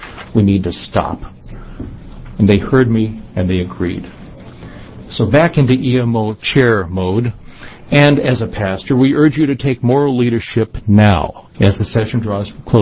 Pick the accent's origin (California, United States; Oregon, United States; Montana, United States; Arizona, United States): Oregon, United States; one of the reasons they invited me is because I'm from Oregon.